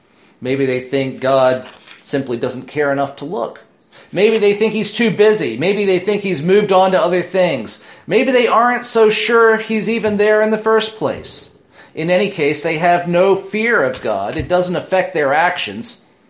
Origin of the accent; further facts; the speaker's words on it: Lynchburg, Virginia, United States; Many of you know I grew up in Lynchburg, Virginia.